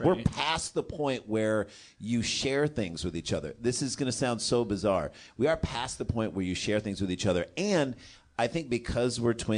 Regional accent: St. Louis, Missouri, United States; We grew up in St. Louis, Washington University.

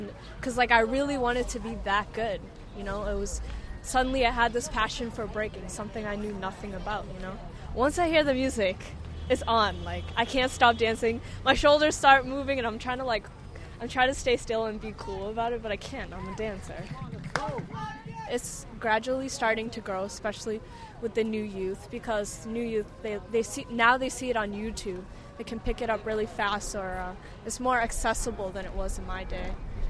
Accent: Quincy, United States; I'm from Quincy, and I started when I was, like, almost 14.

